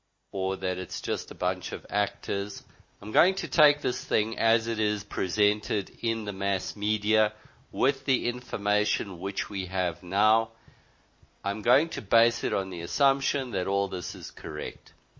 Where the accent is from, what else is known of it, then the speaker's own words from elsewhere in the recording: Zimbabwe; I am a Rhodesian. I was born in Rhodesia. I am a white male living in Africa. My family went to Rhodesia in 1947. They were Boers from South Africa.